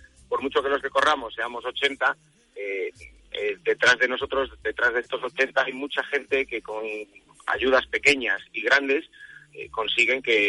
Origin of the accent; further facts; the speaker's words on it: Ponferrada, Castile and León, Spain; yo soy de Ponferrada, hay cada año más gente del Bierzo que la corre